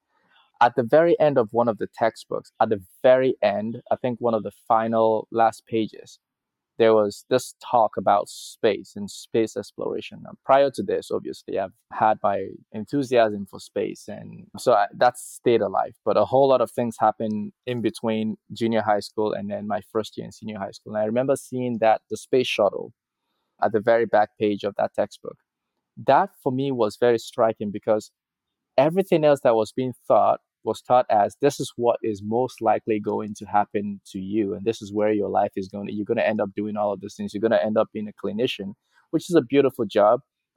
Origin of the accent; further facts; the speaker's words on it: Nigeria; And for a kid growing up in Nigeria who heard about Switzerland on the TV and read about it, it felt like heaven for me.